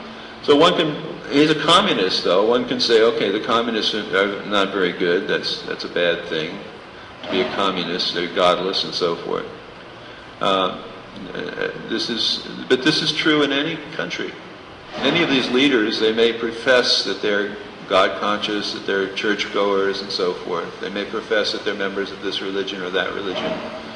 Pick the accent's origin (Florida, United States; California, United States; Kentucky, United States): Florida, United States; I'm from Florida, so very close to us is this country, Cuba, this little country of Cuba.